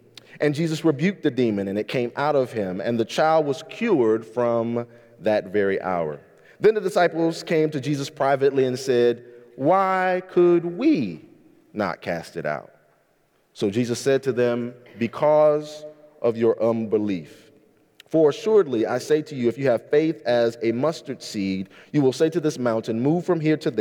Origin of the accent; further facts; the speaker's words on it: North Carolina, United States; now in Michigan, United States; You know, we're from North Carolina, and so we're used to ice. We're not used to snow, but we're used to ice.